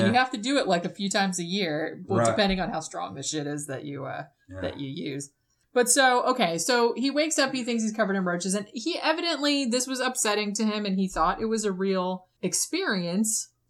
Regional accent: Florida, United States; It's and I'm from Florida. They're everywhere.

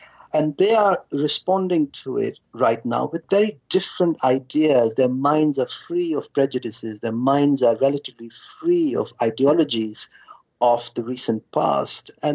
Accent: India; I grew up in India in small towns

